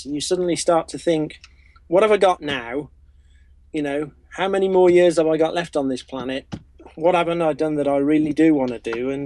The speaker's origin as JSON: {"language": "English", "region": "Midlands", "country": "United Kingdom", "tie": "born or raised there", "said": "and back in my hometown, which is actually in the Midlands, right in the middle of the UK, well away from the sea"}